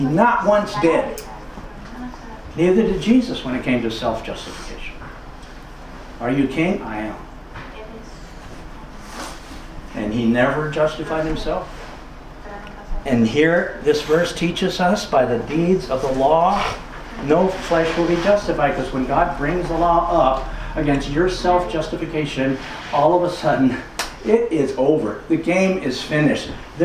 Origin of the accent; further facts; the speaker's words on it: United States; now in France; I'm an American. I could commit a crime and America could ask France to extradite me, and they probably would.